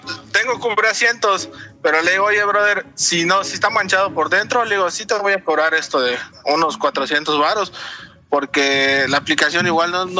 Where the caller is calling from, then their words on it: Mérida, Yucatán, Mexico; Yo soy acá, de Yucatán, de Mérida.